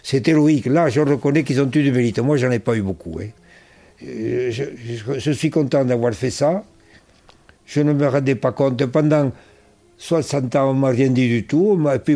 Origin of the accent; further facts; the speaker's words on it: France; Je pensais qu'en tant que Français, je devais faire ça, et en tant que chrétien aussi, en tant que prêtre